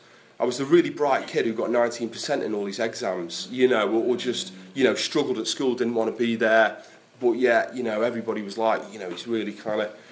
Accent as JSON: {"language": "English", "town": "Stoke-on-Trent", "region": "West Midlands", "country": "United Kingdom", "said": "I'm from Stoke"}